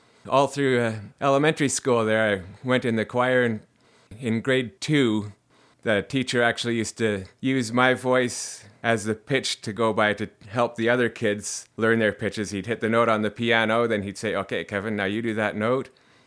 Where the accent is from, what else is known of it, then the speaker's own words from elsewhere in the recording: White Rock, British Columbia, Canada; I grew up down in White Rock, as there pretty much since I was born. And it was a much different town then than it is now.